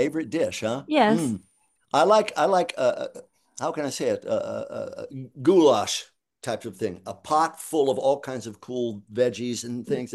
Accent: the South, United States; And I could identify with that era because I'm from the South.

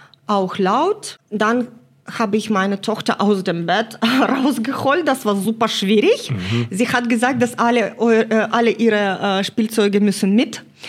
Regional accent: Dokuchaievsk, Donetsk Oblast, Ukraine; Ich komme selber aus Donbass. Also ich wurde in der Nähe von Donetsk geboren.

